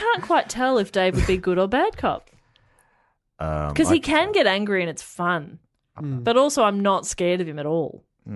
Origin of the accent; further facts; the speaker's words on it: Ireland; thank you, but no, I'm very pasty. I'm Irish.